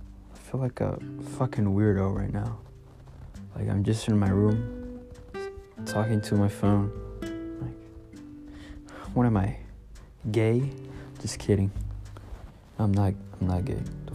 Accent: California, United States; I'm from California.

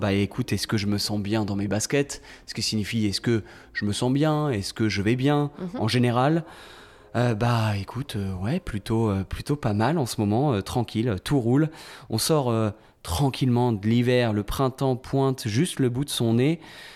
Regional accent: France; puisque nous-mêmes, nous sommes Français, on observe en tout cas nos comportements.

